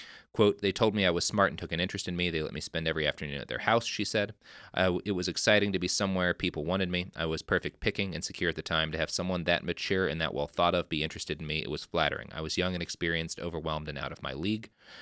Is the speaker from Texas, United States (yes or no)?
yes; Texas, United States; Yeah, I grew up in Texas